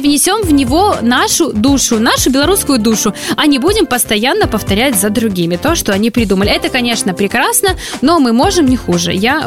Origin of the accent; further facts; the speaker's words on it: Belarus; И все-таки мы белорусы. Мы чувствуем по-белорусски, мы живем по-белорусски, мы общаемся с нашими родными друзьями, белорусами.